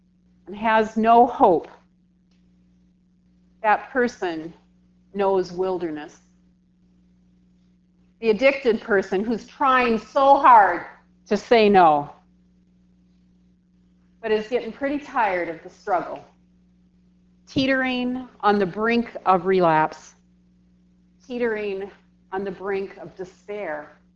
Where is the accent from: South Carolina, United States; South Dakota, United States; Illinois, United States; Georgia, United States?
South Dakota, United States; I'm from South Dakota, and when I hear the word driven, or driver, I think less about chauffeurs and limousines and more about cowboys and cattle prods.